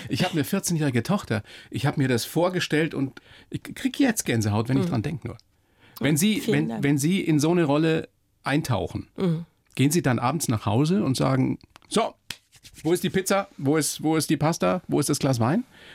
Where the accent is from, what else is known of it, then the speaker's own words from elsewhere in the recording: Bavaria, Germany; eine Mutter gespielt haben aus der Oberpfalz, also aus meiner Heimat